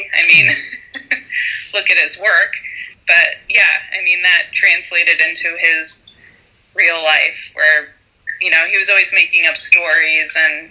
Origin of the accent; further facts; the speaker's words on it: New York City, New York, United States; I grew up in New York City, and he lived 40 blocks south of me.